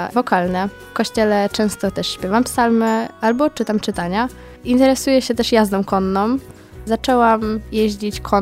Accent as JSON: {"language": "Polish", "town": "Kalisz", "region": "Greater Poland Voivodeship", "country": "Poland", "said": "Pochodzę z Kalisza. Moją parafią jest parafia Najświętszej Maryi Panny w Kaliszu."}